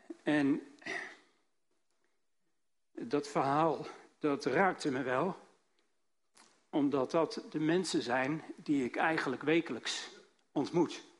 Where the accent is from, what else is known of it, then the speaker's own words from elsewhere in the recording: Almere, Flevoland, Netherlands; Ik kom uit Almere. Waar ligt dat? Nou, ergens in de polder. Een nieuwe stad, nog geen 50 jaar oud. 230.000 inwoners op het ogenblik. 160 nationaliteiten.